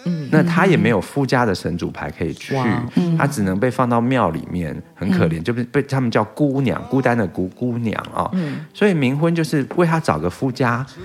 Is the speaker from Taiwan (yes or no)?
yes; Taipei, Taiwan; 我是台北人，